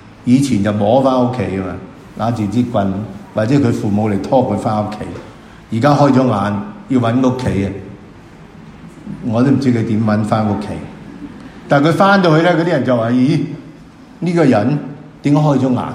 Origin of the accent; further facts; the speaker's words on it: Hong Kong; 就係我哋香港人嘅特徵啦。